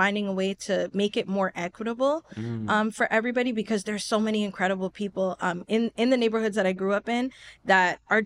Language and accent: English; Toronto, Ontario, Canada; now in Pickering, Canada; up in Malvern, then I moved to M&L. I also lived at another block, EP. So like there's, you know, I grew up all around Scarborough and I then moved to Pickering.